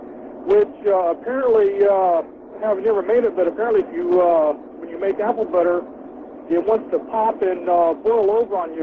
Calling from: California, United States; Hey, I'm calling from Central California, driving a truck.

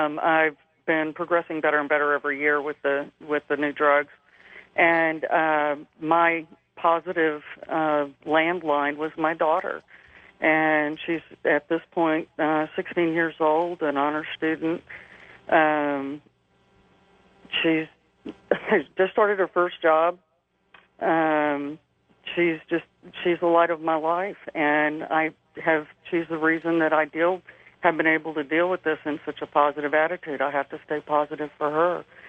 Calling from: Sacramento, California, United States; Sacramento.

